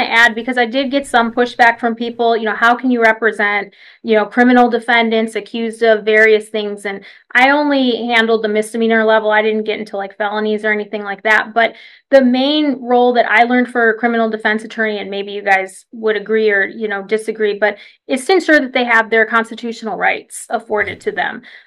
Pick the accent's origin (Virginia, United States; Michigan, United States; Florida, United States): Michigan, United States; So, you know, I'm from Michigan